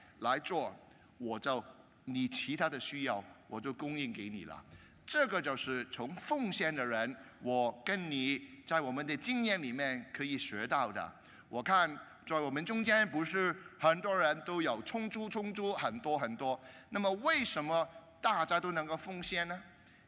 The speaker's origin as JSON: {"language": "Chinese", "country": "Hong Kong", "said": "节约供水啊，我们广东我们香港人摘水啊"}